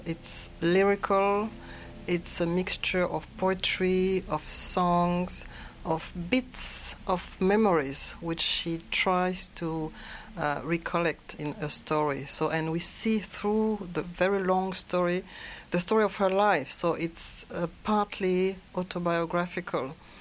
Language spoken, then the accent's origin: English; Côte d’Ivoire; from Côte d'Ivoire. I'm a senior lecturer and a writer.